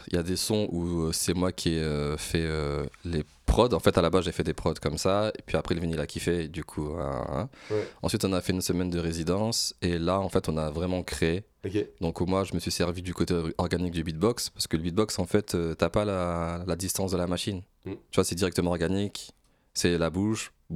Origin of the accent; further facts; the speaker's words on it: France; C'est-à-dire qu'on est français, mais on a vécu dans un univers